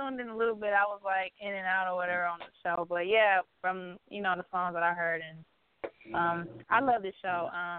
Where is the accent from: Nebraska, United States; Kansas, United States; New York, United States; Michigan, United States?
Michigan, United States; Detroit; Like I said, I'm from Detroit.